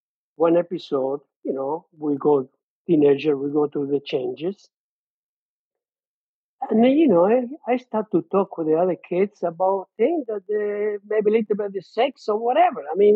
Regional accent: Italy; born there; English is a second language; I was born in Italy during World War II, in between Rome and Naples. Area of Monte Cassino, where there was a big battle there.

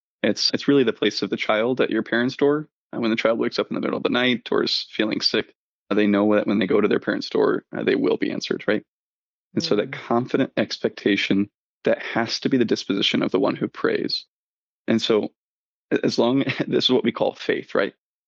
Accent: Fort Wayne, Indiana, United States; I'm from Fort Wayne, just an hour and a half south of Elkhart. I'm from a big family, the oldest of 10

